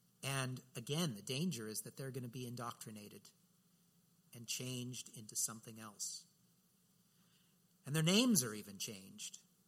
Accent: California, United States; moved away; I remember when I moved to Boston from Central California, where we had read about winter and, you know, snow is this wonderful thing that you go and you visit.

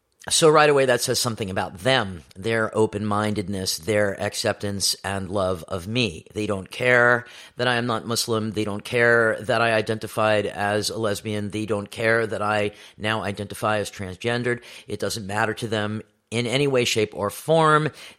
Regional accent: New York City, New York, United States; I was born and raised in New York City. I come from a secular Jewish family.

